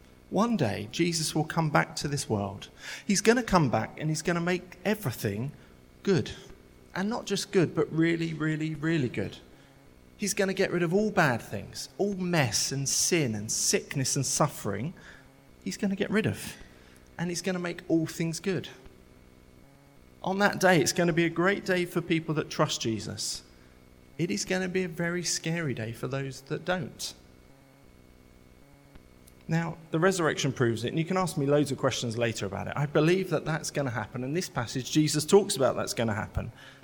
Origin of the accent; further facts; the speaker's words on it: England, United Kingdom; we look at and think, you do know we're English. We don't do it like that.